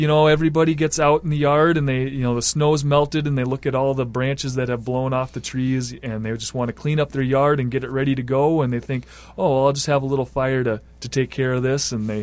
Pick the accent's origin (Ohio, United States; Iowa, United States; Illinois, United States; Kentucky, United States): Iowa, United States; now in Bemidji, United States; So I grew up in Iowa and just always had a love for the lakes and the woods up here, and decided this is where I wanted to spend my time.